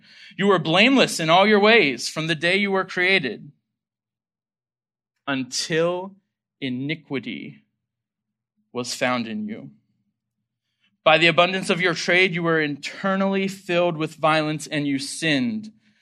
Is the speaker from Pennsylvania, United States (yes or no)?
yes; Pennsylvania, United States; I remember as a high schooler growing up in Pennsylvania